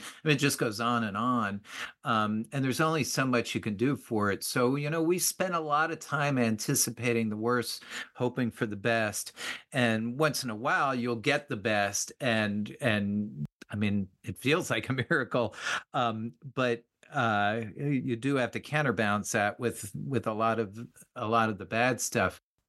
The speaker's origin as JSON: {"language": "English", "region": "New Jersey", "country": "United States", "tie": "born or raised there", "said": "I grew up in New Jersey, what I call God's country. And we moved there for a few years, so, and then moved back to Jersey."}